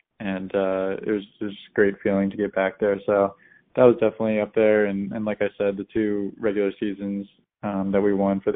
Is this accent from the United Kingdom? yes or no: yes; United Kingdom; born there; with my grandparents being Scottish and then, you know, being born in the UK, kind of opens up possibilities for, you know, other nations.